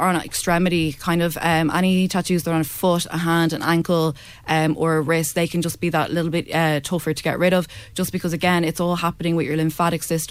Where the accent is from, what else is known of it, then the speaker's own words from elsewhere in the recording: Greystones, Leinster, Ireland; I'm from Greystones